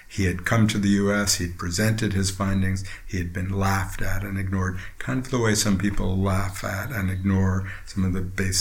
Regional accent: New Jersey, United States; Just outside Princeton, New Jersey.

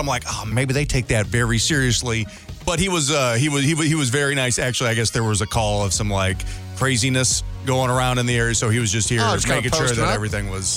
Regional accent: Missouri, United States; I mean, growing up in Missouri, I didn't know a whole lot about what was out there at the time

